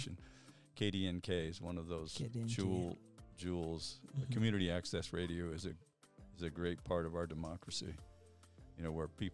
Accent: Glenwood Springs, Colorado, United States; I grew up in Glenwood Springs, so I knew a lot of people who I knew.

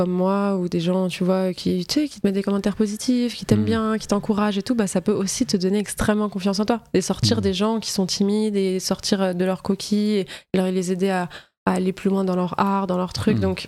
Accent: La Défense, Île-de-France, France; J'ai grandi à La Défense, donc, avec mes deux parents et mon frère.

